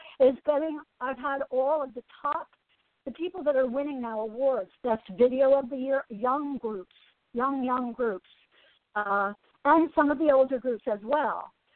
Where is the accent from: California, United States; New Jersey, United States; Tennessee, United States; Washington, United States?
New Jersey, United States; Asbury Park; Well, because I grew up in Asbury Park, and I'm also a musician